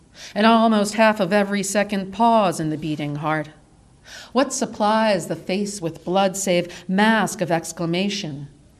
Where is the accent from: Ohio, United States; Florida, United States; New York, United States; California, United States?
New York, United States; now in Washington, United States; I'm from New York, and I always felt like kind of like a fish out of water here.